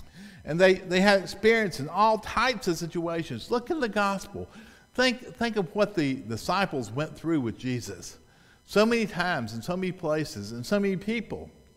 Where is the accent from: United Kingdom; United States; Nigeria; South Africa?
United States; the South; just like when I grew up in the South, the thunderstorms would come in the afternoon, just like those monsoons in Denver.